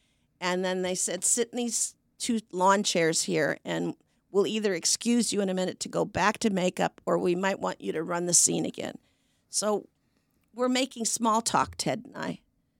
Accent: Portland, United States; And I said, "Well, how did you know that I'm from Portland?"

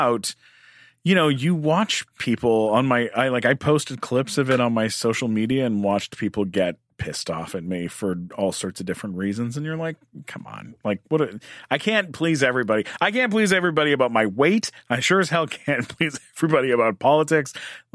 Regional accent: Canada; I mean, I'm a Canadian, you know, I have no right to be political about anything

